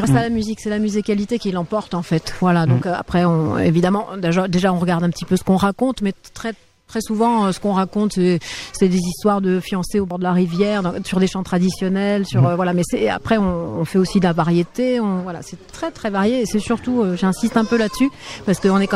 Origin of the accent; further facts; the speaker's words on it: Montpellier, Occitanie, France; on vient de Montpellier, on est plutôt bas en Méditerranée.